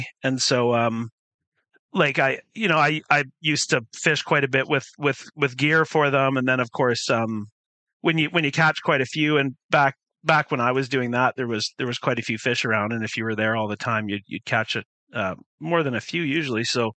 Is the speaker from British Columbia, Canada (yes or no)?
yes; British Columbia, Canada; also born or lived in Summerside / Calgary; I was born in Summerside, Prince Edward Island in 1978 in August. But my parents moved us to Calgary at a pretty young age. I think I did preschool there, but I've spent pretty much my entire adult life here in entire childhood and adult life in British Columbia. We lived in South Surrey